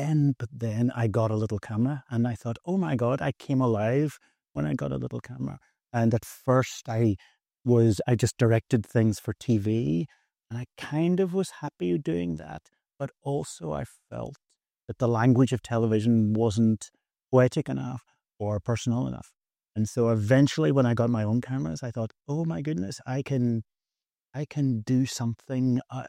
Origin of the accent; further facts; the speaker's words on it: Belfast, Northern Ireland, United Kingdom; I was brought up in Belfast in Northern Ireland, and we had the Troubles, the war there.